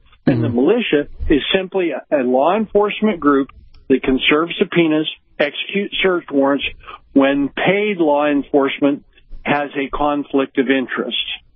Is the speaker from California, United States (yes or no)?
no; Pennsylvania, United States; But I'm from Pennsylvania, where they told me to swallow hard and choose the lesser of two evils.